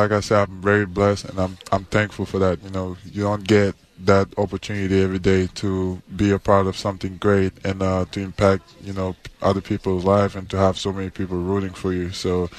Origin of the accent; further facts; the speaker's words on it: Dakar, Senegal; English is a second language; I'm from Senegal, Dakar. And I was not too far from the ocean.